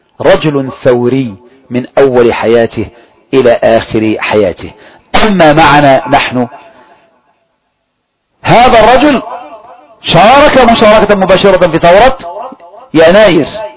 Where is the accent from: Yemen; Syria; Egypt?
Egypt; وأدت إلى إثارة الثورات في بلدنا مصر.